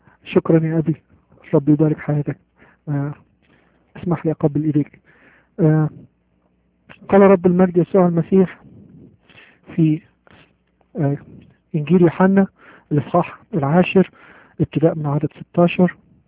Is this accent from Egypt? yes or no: yes; Egypt; accent: Egyptian; عارفين احنا المسار ولينا اكسنت تقيلة شوية، عرفوا ان الاكسنت بتاعتي اني مصري، مش بس عربي، لا مصري. ولو اني يسمحوا يسامحوني ما بحبش اقول عربي خالص، انا مصري.